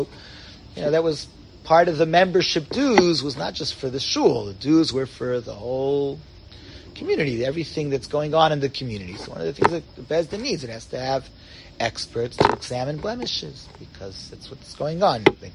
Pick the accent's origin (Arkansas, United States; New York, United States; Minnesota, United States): New York, United States; New York City; So, let's say I grew up in Washington Heights, so Rabbi Breuer, when he established the German Orthodox community